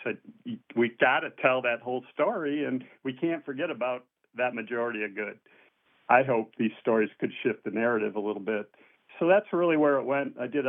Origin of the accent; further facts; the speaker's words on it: Saginaw, Michigan, United States; I was in Saginaw. I had been in my hometown working, ended up being hired in my hometown of Saginaw, but I had been there my whole life.